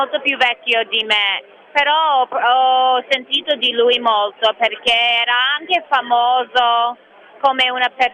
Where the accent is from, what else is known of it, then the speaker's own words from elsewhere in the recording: New York, United States; now in Milan, Italy; Io sono di New York e poi loro mi hanno mandato una scheda elettorale qua a Milano